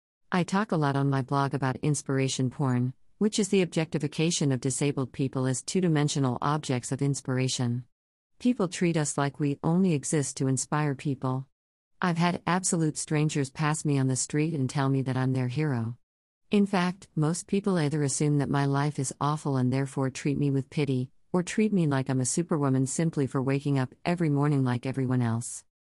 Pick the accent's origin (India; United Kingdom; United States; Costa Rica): United Kingdom; now in Netherlands; I'm British but currently residing in the Netherlands with my parents and sister.